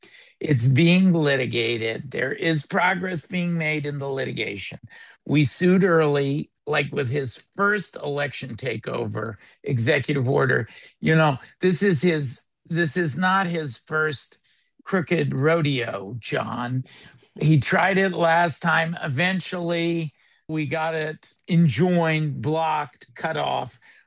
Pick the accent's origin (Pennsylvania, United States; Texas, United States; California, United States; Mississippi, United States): California, United States; Los Angeles; first language Yiddish; English is a second language; I grew up in a Yiddish-speaking home in Los Angeles, actually, where you are. English is not my first language, so often I find, particularly now that I'm in this my 60s, that the first language comes to mind.